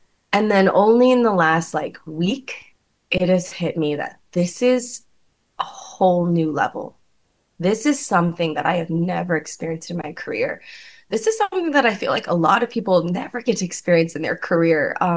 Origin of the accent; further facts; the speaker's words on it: Apple Valley, Minnesota, United States; And again, I'm from Apple Valley, Minnesota, where I think I was legitimately the only like Korean person.